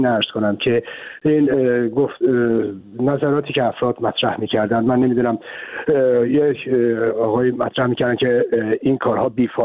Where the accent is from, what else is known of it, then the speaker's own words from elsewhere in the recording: Iran; ما به عنوان یک ایرانی وظیفمون چیه؟